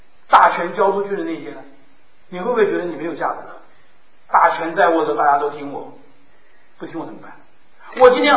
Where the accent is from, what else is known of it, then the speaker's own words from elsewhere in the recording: China; 那是我们中国人问的。